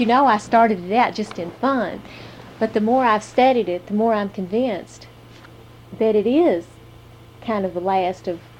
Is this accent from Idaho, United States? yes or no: no; Kentucky, United States; I'm from Kentucky, but you're really from the South. Uh-huh. I'm a border state person.